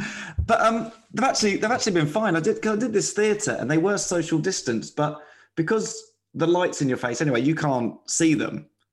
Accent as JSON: {"language": "English", "town": "Slough", "region": "South East England", "country": "United Kingdom", "said": "I'm from originally from Slough. So basically, if you're from Slough"}